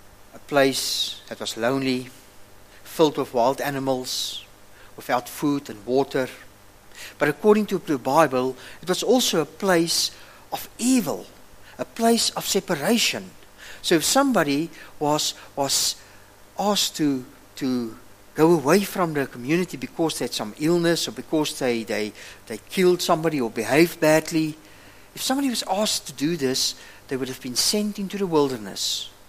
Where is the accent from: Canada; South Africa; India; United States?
South Africa; Humansdorp, Eastern Cape; I grew up in Humansdorp, and when my parents or somebody spoke about wilderness, I was thinking of a lush green place just down the coast from us.